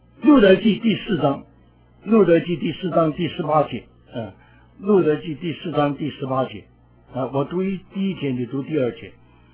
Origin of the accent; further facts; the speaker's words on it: China; 我们中国人呢，以前蒋介石讲是四面的总部，四万万总部啊